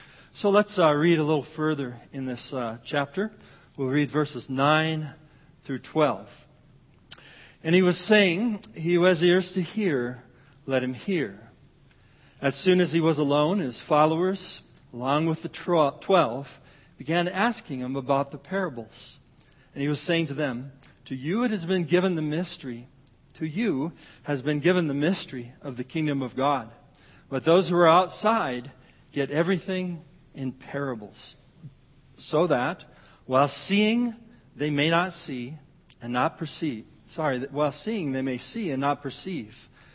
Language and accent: English; Iowa, United States; I grew up in Iowa. You take a shovel, dig it in, turn it over. It's Miracle-Gro.